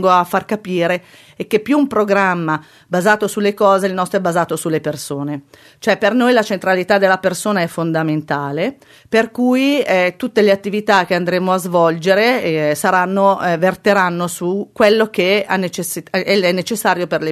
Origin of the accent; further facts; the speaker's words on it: Turbigo, Lombardy, Italy; also born or lived in Novara; sono nata a Novara nel 1965, però Novara per opportunità, in realtà sono turbighese dalla nascita.